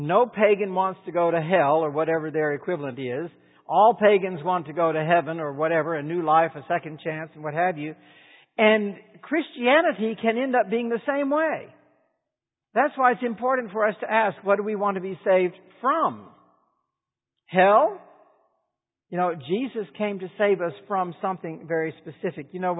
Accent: the South, United States; I was raised in the South

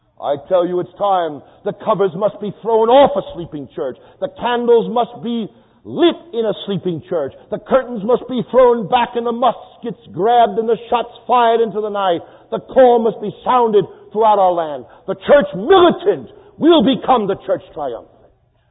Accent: Brooklyn, New York, United States; the child growing up in Brooklyn, was an alcoholic dad.

